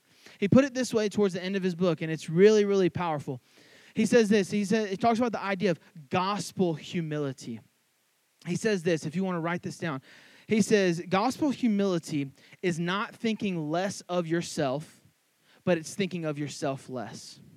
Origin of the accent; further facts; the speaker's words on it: Louisiana, United States; I didn't do a ton of reading as a Cajun. Like, I just went around, like, grabbing alligators out of the bayou.